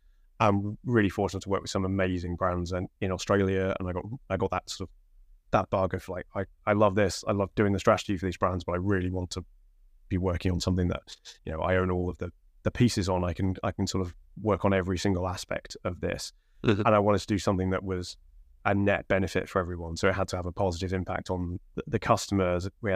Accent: Crewe, North West England, United Kingdom; I grew up in Crewe.

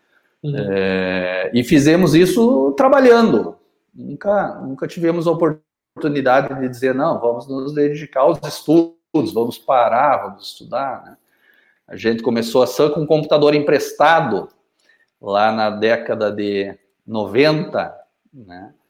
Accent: Santo Ângelo, Rio Grande do Sul, Brazil; Eu sou de Santo Ângelo, sou natural daqui, né? Estudei no Colégio Santo Ângelo, no Marista.

